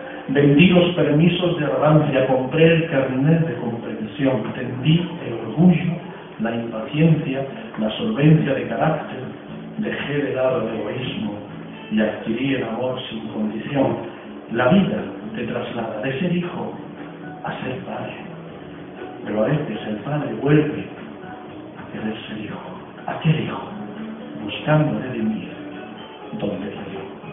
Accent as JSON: {"language": "Spanish", "town": "Getafe", "region": "Community of Madrid", "country": "Spain", "said": "soy de aquí de Getafe, soy músico realmente y actor"}